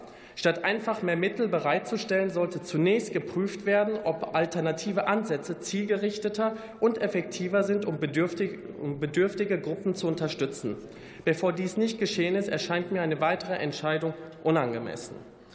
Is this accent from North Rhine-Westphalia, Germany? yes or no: yes; North Rhine-Westphalia, Germany; Wie einige von Ihnen wissen, bin ich in NRW im alten Zechenviertel aufgewachsen